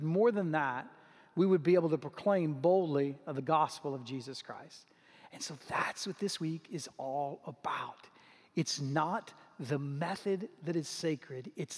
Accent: Houston, Texas, United States; now in Dallas, United States; I grew up in Houston, Texas. I live in Dallas now.

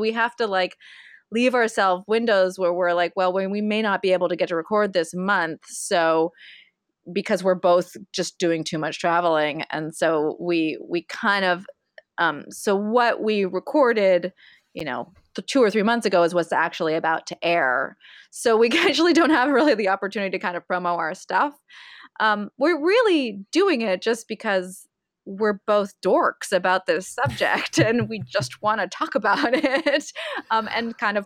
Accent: California, United States; So I'm from California.

